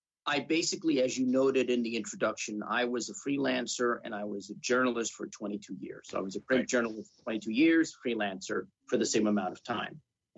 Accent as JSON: {"language": "English", "town": "Honolulu", "region": "Hawaii", "country": "United States", "also_born_or_lived": "Los Angeles / Seattle", "said": "I'm originally from Honolulu, but I was living in, I was living in LA, and then I was in Seattle at the time when I got the offer"}